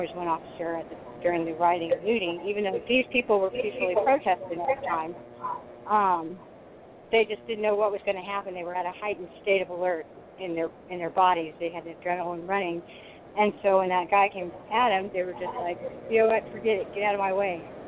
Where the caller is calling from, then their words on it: California, United States; Hello. I'm calling from Southern California.